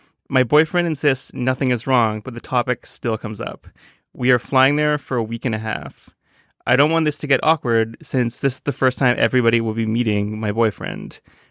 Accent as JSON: {"language": "English", "town": "Toronto", "region": "Ontario", "country": "Canada", "said": "I am also not from a small town. I'm from Toronto, a very big town."}